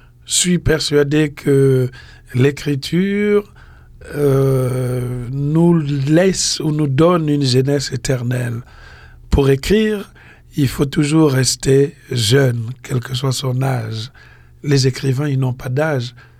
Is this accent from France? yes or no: no; Pointe-Noire, Kouilou, Republic of the Congo; now in Europe; c'est d'oublier que je suis un Congolais, que je suis de Pointe-Noire.